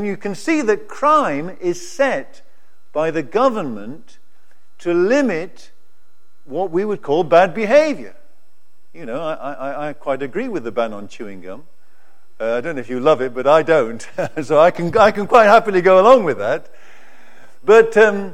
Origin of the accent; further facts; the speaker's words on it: United Kingdom; now in Singapore; As a Brit, the Brits don't regard whether the light is green or red